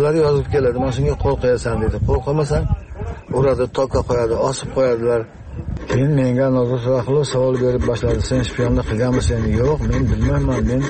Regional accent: Tajikistan; now in Uzbekistan; 1997-yil oilaviy biz Xatlon viloyatidan Surxondaryo viloyatining Jahon tumaniga ko'chib keldik.

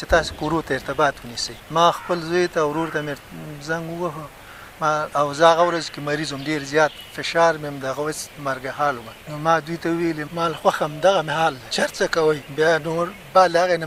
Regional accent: Nangarhar, Afghanistan; چې زه خپله د ننګرهار یم

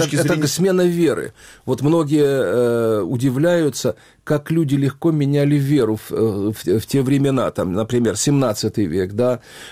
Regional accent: Kyiv, Ukraine; moved away; Я говорю, да я приехал из Киева, вы, наверное, и не знаете.

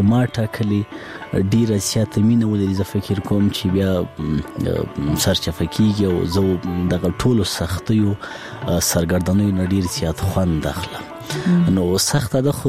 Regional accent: Laghman, Afghanistan; زه په لغمان کې پیدا سویم په لغمان کې را لوی سویم خوانځي مې په لغمان کې لوسته

